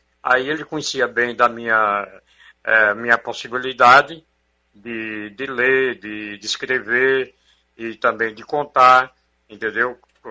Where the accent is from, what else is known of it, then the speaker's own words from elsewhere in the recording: Ituba, Bahia, Brazil; also born or lived in Jacobina; now in Várzea Nova, Brazil; Nasci na cidade de Ituba, sou baiano, entendeu? Cheguei aqui praticamente aos meus 24 anos. Em Jacobina, eu saí de Ituba, vim para Jacobina, não é? Aí fiquei em Jacobina até 50